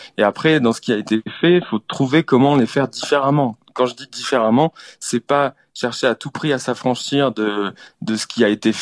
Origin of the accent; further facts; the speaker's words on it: Perpignan, Occitanie, France; Bon, je viens de Perpignan, donc je suis pas vraiment espagnol, mais la frontière n'est pas loin.